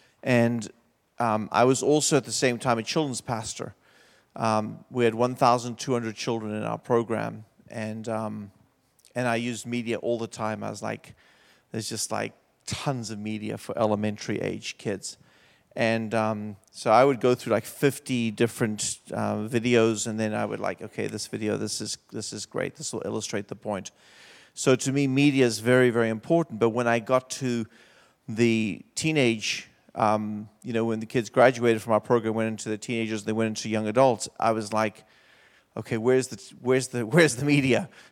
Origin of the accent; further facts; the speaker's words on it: South Africa; I just know I grew up in South Africa.